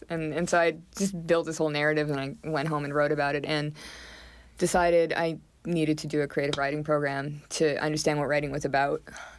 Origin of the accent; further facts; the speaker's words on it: Quebec, Canada; moved away as an adult; also born or lived in Nova Scotia; my formative years in Canada went right up till I was 30, actually. I was born in Nova Scotia, ended up in Quebec 5 days later.